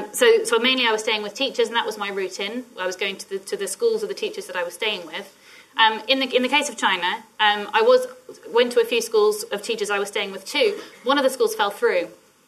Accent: England, United Kingdom; 我是英国人. Which I think means I'm English and I'm a teacher.

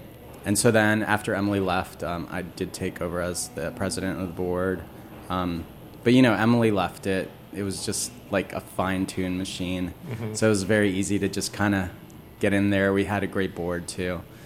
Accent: Ecuador; I'm originally from Ecuador.

